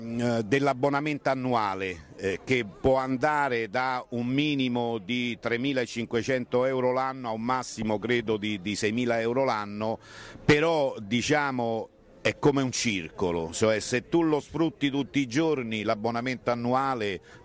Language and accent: Italian; Ostia, Lazio, Italy; per noi che siamo nati a Ostia e che abbiamo vissuto Ostia